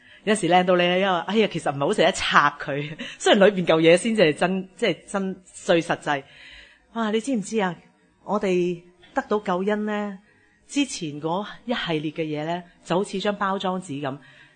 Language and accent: Cantonese; Chaozhou, Guangdong, China; 就同我都系潮州人咁样。咁我都讲，就系佢唯一一个识听我讲潮州话嘅啫。咁嗰阵时未信主前咧，就我养母啦。咁我每日同佢讲电话都系讲潮州话嘅。